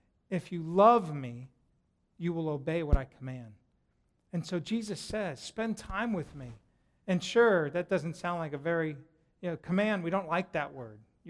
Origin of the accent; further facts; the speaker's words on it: Denver, Colorado, United States; Okay, I grew up in Denver, so I have the right to do that.